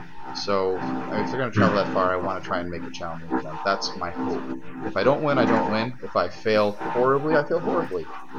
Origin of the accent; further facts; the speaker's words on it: Maine, United States; because I'm from Maine and that's the Deep South.